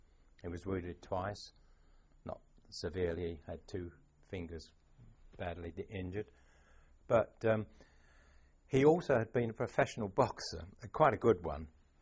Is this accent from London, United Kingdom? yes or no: yes; Heston, London, United Kingdom; growing up in Heston, I went to the local... I couldn't go into the local Heston Junior School because they were full up.